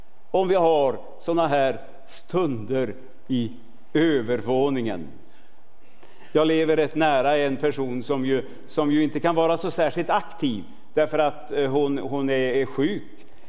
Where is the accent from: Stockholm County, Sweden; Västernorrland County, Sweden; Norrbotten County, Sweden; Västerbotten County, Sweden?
Västernorrland County, Sweden; jag kommer från Ångermanland och är egentligen ifrån landet riktigt ordentligt. Och pappa hade jordbruk när jag var liten.